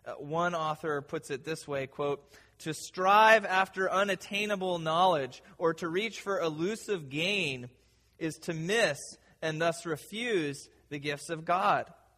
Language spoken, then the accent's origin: English; Midwest, United States; I'm from the Midwest, as you know, and enjoy the company of a great many farmers who have had this experience of getting a new plot of land.